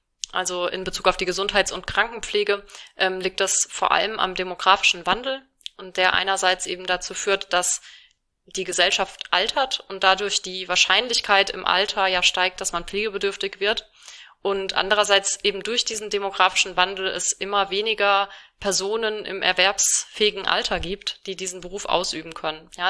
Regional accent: Rhineland-Palatinate, Germany; ich komme aus Rheinland-Pfalz und bei uns sagt man Fasnacht.

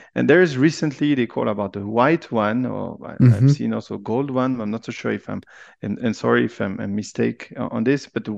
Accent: Lausanne, Vaud, Switzerland; first language French; English is a second language; also born or lived in Japan; Yes, maybe you can hear from my accent. I'm French speaking, but from Switzerland. So I'm Swiss, born in Lausanne

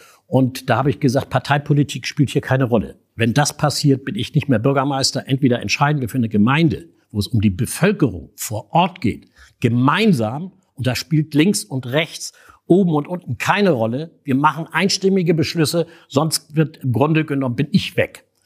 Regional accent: Schleswig-Holstein, Germany; now in Stendal, Germany; Ich komme ja eigentlich aus Schleswig-Holstein, lebe mittlerweile in Stendal. Das ist 60 Kilometer nördlich von Magdeburg.

